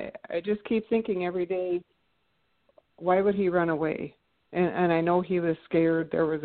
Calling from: North Dakota, United States; I'm calling from North Dakota.

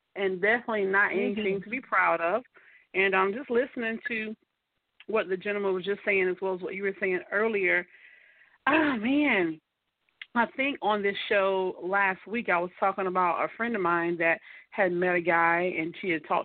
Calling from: Atlanta, Georgia, United States; in Atlanta, Georgia, my area.

